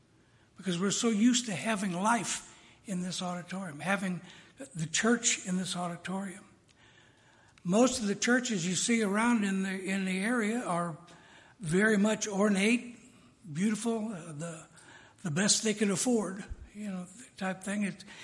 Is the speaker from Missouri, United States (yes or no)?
yes; St. Louis, Missouri, United States; I was raised around the St. Louis area, and there were hundreds of cathedrals in a lot of towns, especially St. Louis being originally a Catholic town, the gateway to the West.